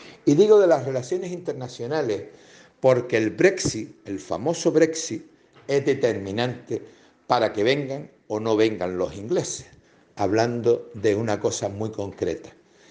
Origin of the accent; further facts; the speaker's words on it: Canary Islands, Spain; como canario